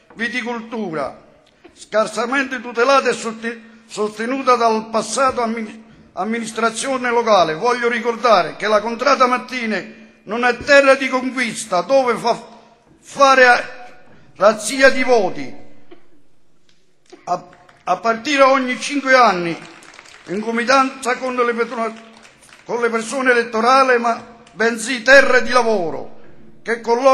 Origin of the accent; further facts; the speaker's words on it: Paternopoli, Campania, Italy; moved away; also born or lived in Germany; sono partito da Paternopoli, mio paese, nato nel lontano 1976 per andare in Germania in cerca di fortuna, dove ho sempre lavorato